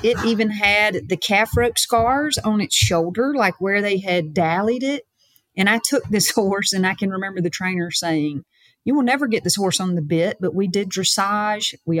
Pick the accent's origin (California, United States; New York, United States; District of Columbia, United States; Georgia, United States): Georgia, United States; Thompson; I'm from Thompson, Georgia, and they moved from Wilburton, Oklahoma to Thompson, Georgia.